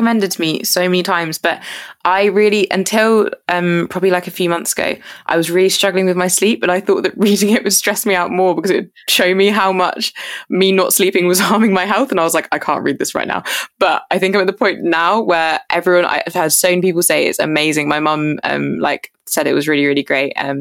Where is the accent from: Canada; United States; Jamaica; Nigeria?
Jamaica; because I'm Jamaican, so I was born in Jamaica